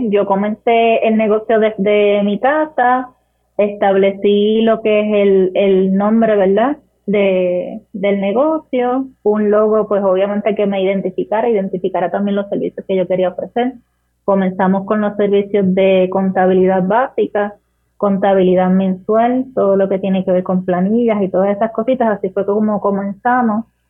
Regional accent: Utuado, Puerto Rico; soy de Utuado

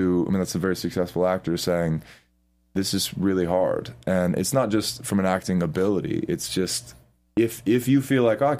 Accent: the South, United States; accent: Southern; I learned that my Southern accent is my actual accent.

